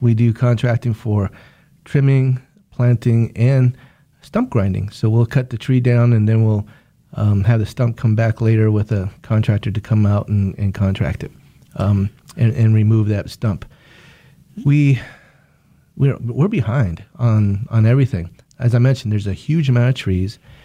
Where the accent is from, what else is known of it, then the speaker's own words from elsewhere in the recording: Santa Fe, New Mexico, United States; now in Wichita, United States; I grew up in Santa Fe, New Mexico.